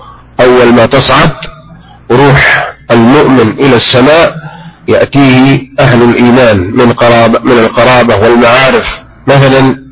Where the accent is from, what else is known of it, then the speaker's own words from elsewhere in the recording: Saudi Arabia; وترون عندنا في المملكة العربية السعودية